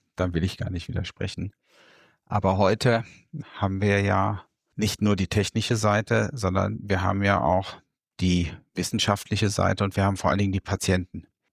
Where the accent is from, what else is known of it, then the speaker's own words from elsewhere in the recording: Rhineland, Germany; Bin Rheinländer, der heute in Norddeutschland lebt, dorthin emigriert ist und versucht mit dem rheinländischen Charme die Norddeutschen ein bisschen zu begeistern. Ich bin mittlerweile 56 Jahre alt